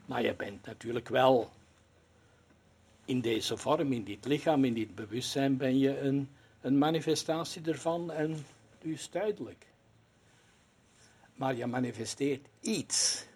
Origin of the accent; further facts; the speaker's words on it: Belgium; Ik ben Belg uit die sociale klasse met die opvoeding aan die universiteit en aan die diploma's, aan die carrière.